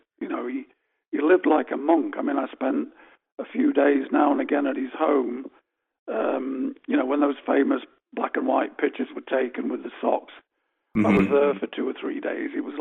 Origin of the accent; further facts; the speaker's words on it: Nottingham, East Midlands, United Kingdom; moved away as an adult; in not the most salubrious part of Nottingham, my hometown in England.